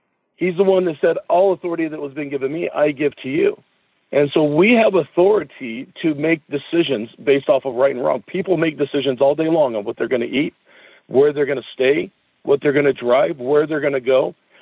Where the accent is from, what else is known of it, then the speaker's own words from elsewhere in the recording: United States; So as an American citizen, I'm a person that is a believer in Christ.